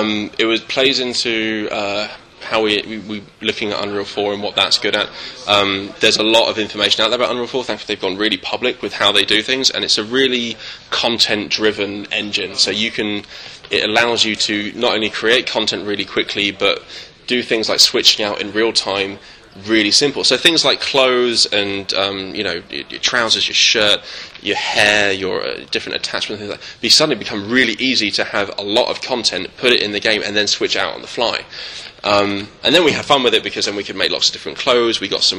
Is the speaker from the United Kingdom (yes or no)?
yes; England, United Kingdom; I'm English.